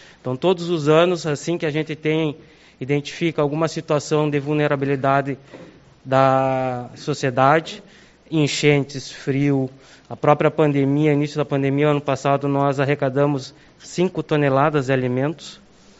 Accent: Palestine; A nossa luta maior como palestino é garantir que a nossa bandeira possa ser hasteada

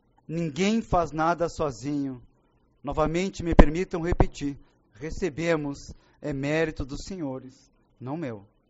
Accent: Canoas, Rio Grande do Sul, Brazil; born there; Nasci em Canoas, como já mencionado, mas aqui cresci um pouco, né, vereador? Vivo

